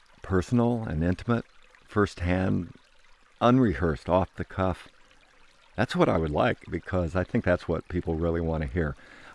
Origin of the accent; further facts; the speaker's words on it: New York, United States; I'm in Shindagan Hollow, not far from my hometown in the Finger Lakes region of upstate New York.